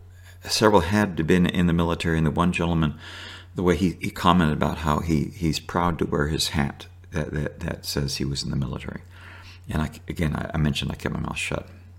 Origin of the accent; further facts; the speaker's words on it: United States; born there; I have no shame for being an American, for living here.